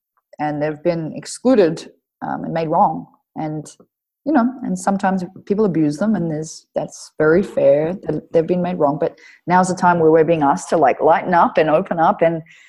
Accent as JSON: {"language": "English", "country": "Australia", "lives_now": "Arizona, United States", "said": "I'm Australian. Like I'm full on Australian. I live there. Like I'm 29 now. I live there like 27 of my years."}